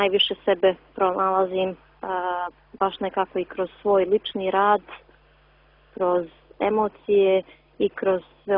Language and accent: Serbian; Podgorica, Montenegro; odrasla sam i živim u Podgorici